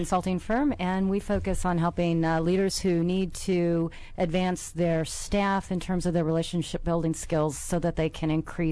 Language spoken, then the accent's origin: English; St. Louis, Missouri, United States; also born or lived in Oklahoma; I originally was born in Oklahoma, but when my father went to dental school, we landed in St. Louis, where he went to WashU.